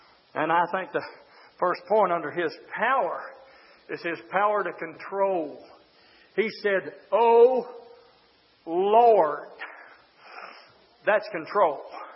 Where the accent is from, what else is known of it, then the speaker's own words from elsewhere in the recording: the South, United States; I would say something, but it'd make some of y'all mad. I'm from the South.